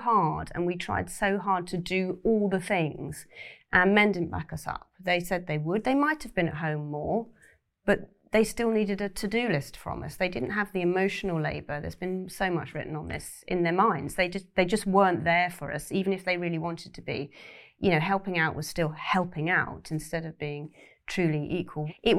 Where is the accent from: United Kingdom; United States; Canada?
United Kingdom; South West England; know, I come from quite a working class background. I left school at 16. I have no qualifications. And I grew up in Cornwall.